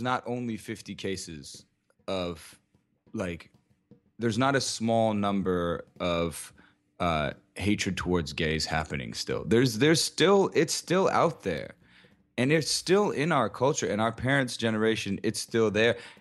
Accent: Tampa, Florida, United States; When growing up in Tampa, growing up where I grew up, everyone was a Republican only because their parents were Republican.

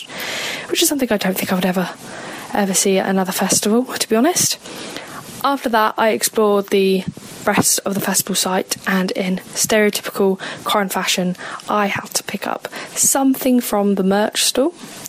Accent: Southampton, South East England, United Kingdom; I'm from Southampton.

